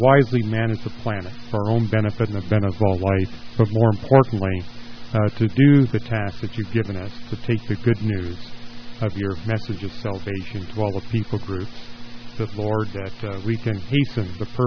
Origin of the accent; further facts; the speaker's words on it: Canada; You know, I'm from Canada, and I can tell you what's going on in Canada.